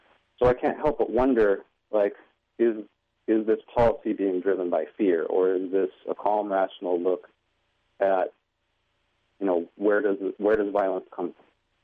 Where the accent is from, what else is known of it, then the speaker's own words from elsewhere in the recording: Alaska, United States; also born or lived in Taos Pueblo; I grew up in Tlingit Ani, which is the traditional tribal territories of my people, the Tlingit tribe. But I'm also half Taos Pueblo Indian. And I lived there for a couple of years.